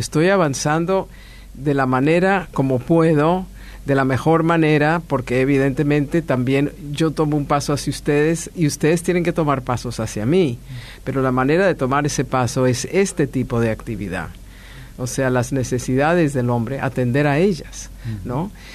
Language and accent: Spanish; Colombia; yo nací en Colombia, me crié en Colombia, era un país pobrísimo, se veía todo tipo de tragedias en la calle a diario